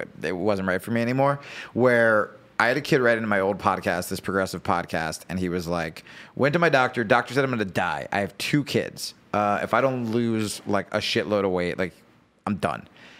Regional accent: New Jersey, United States; I grew up poor in New Jersey, so like if I got high, it was laced and I was in trouble.

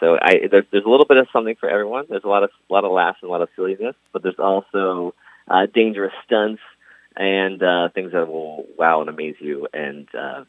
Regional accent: Johnstown, Pennsylvania, United States; And then when I grew up in Johnstown in western Pennsylvania.

